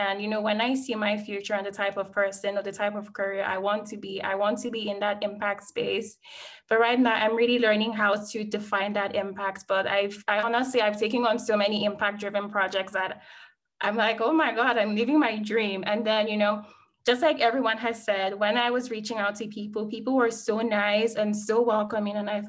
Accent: Nigeria; now in United States; So like I said, I'm from Nigeria and I didn't have that opportunity.

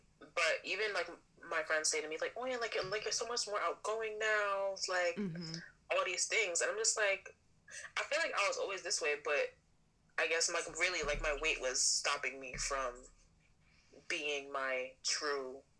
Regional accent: Nigeria; I'm Nigerian, so African parents

